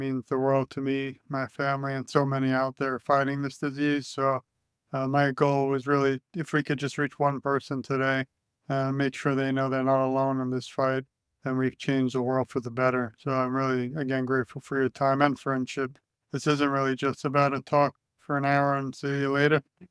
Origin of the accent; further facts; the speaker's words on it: Brooklyn, New York, United States; I'm from Brooklyn, New York originally, and you can just imagine the crime I saw growing up